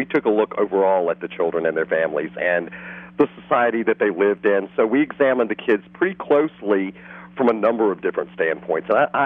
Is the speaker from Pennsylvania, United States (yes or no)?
no; South Carolina, United States; also born or lived in New York; No, actually, I grew up pretty much in South Carolina and in upstate New York.